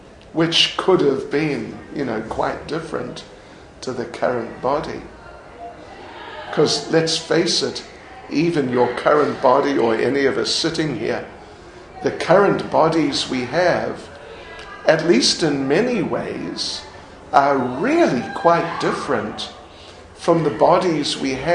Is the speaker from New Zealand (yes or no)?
yes; New Zealand; now in England; In fact, I joined our movement in England, actually, although I'm from New Zealand. And that was back in January 1973.